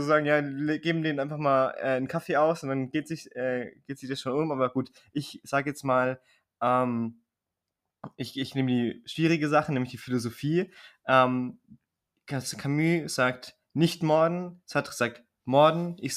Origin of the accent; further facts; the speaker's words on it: Bavaria, Germany; wir kommen auch fein aus Franken, da ist der Genitiv nicht so beliebt.